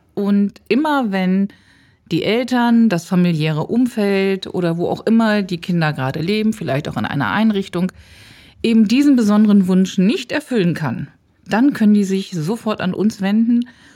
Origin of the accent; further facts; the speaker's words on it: Hanover, Lower Saxony, Germany; Ich komme hier aus Hannover